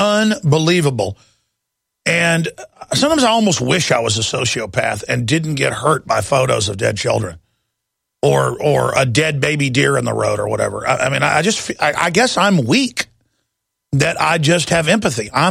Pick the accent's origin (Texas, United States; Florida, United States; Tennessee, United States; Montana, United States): Texas, United States; Dallas; I grew up in Dallas, folks.